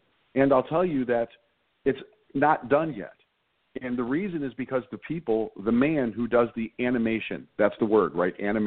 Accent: Chicago, Illinois, United States; I'm from Chicago. I'm from the Southwest

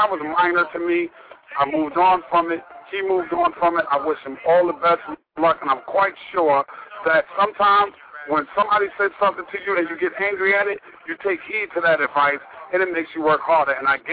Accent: Queens, New York, United States; because we're from the borough of Queens

